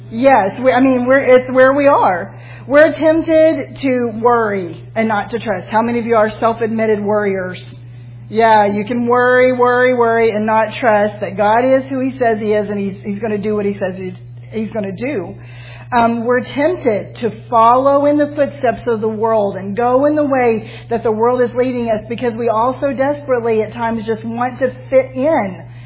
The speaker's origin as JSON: {"language": "English", "country": "United States", "said": "I think that we as American women, and I don't know about the other women of the world"}